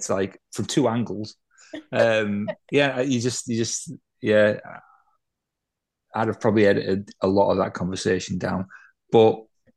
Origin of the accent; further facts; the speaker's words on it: United Kingdom; I kind of thought, as a Brit, I'd have stopped him 30 seconds in and said, "No, I'm rubbish."